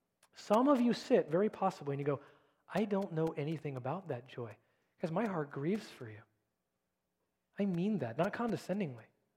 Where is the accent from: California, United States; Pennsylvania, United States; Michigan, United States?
California, United States; I grew up in California, and I loved to go to the beach.